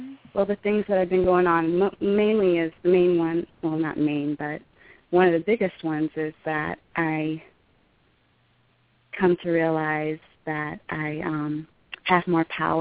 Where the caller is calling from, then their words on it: Boston, Massachusetts, United States; I'm calling from Boston.